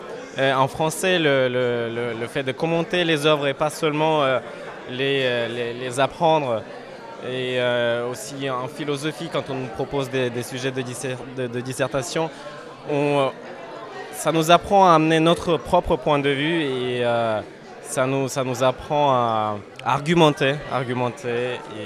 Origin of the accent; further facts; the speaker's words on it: Kyiv, Kyiv City, Ukraine; je viens de Kiev, en Ukraine.